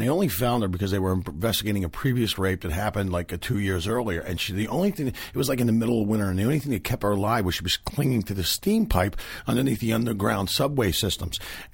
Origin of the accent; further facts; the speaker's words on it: Philadelphia, Pennsylvania, United States; Yeah, I'm from Philly.